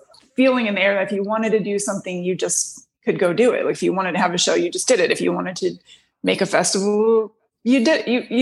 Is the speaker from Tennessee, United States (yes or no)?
no; Detroit, Michigan, United States; moved away as an adult; now in Olympia, United States; I mean, I grew up in Detroit, but moved to Olympia, Washington when I was 19.